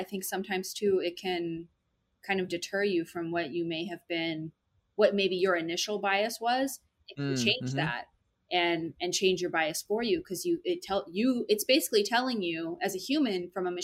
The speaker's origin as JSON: {"language": "English", "region": "West Coast", "country": "United States", "said": "I'm from the West Coast. Like I'm very different than most of the people here."}